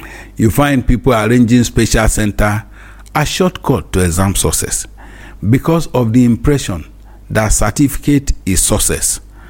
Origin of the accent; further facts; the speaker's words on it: Nigeria; Growing up in Nigeria, moral instruction was basic study in every family.